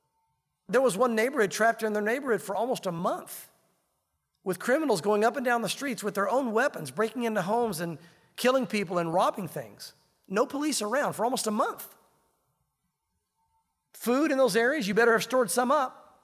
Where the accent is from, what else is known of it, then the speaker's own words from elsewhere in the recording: the South, United States; I grew up in the South. I'm a Southern boy, but I hate country ham.